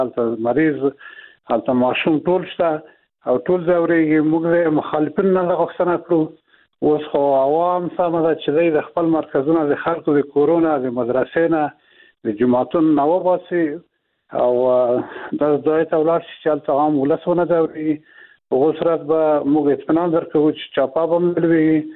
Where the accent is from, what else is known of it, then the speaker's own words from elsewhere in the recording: Maidan Wardak, Afghanistan; موږ د افغانستان خلک یو او د افغانستان جزا نه یو ما مخکې وو چې میدان وردګ د څلور ځله ولایتو جملې نه یو ولایت دی